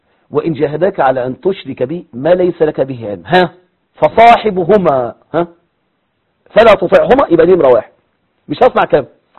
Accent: Monufia Governorate, Egypt; عندنا في المنوفيه

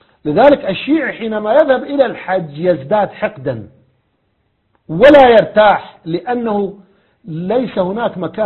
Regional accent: Baghdad, Baghdad Governorate, Iraq; خلي يستر عورته، مو يجي علينا احنا يتبغدد علينا واحنا من بغداد

